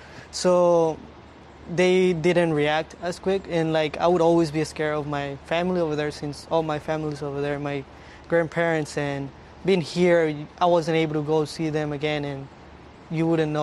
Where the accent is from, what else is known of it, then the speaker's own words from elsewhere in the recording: Colombia; English is a second language; and I'm from Colombia